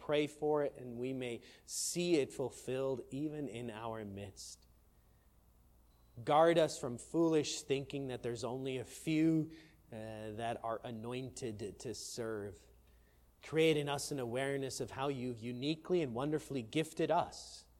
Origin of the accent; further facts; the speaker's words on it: Richmond Hill, Ontario, Canada; I'm from Richmond Hill, you're down here in Scarborough